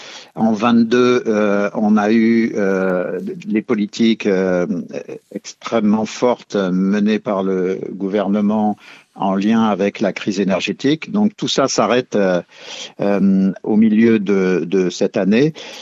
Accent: France; c'est très désagréable pour nous en tant que Français

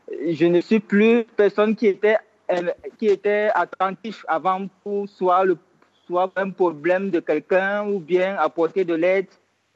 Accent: Cameroon; moved away; Cameroun.

